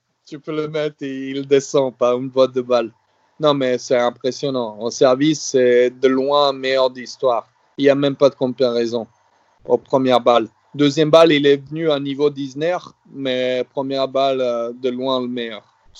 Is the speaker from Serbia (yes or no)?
yes; Serbia; now in France; Moi, j'avais ça quand j'étais jeune, quand j'étais en Serbie.